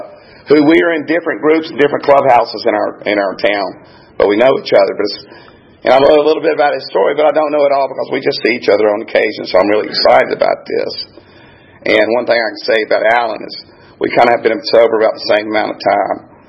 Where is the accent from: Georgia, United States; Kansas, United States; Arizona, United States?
Georgia, United States; Gainesville; I'm an alcoholic from Gainesville, Georgia.